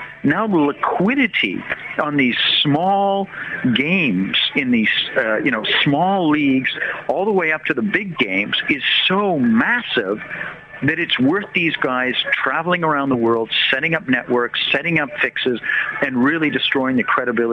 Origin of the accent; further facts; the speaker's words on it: Canada; I was, as a Canadian, I was invited over to Brussels to speak before the European Parliament last week.